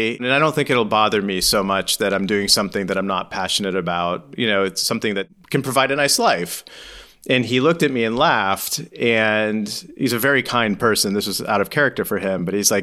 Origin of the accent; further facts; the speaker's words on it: Menlo Park, California, United States; I grew up in Menlo Park, California, the heart of Silicon Valley.